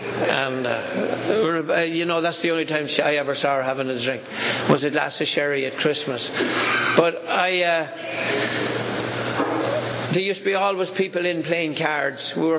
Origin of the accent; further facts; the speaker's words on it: Ireland; growing up in Ireland, into the 60s, it was rock and roll and devil music and all that good stuff